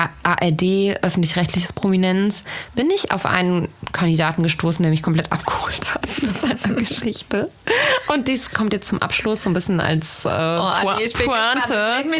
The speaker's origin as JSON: {"language": "German", "town": "Bergisch Gladbach", "region": "North Rhine-Westphalia", "country": "Germany", "said": "ich komme auch aus Bergisch Gladbach."}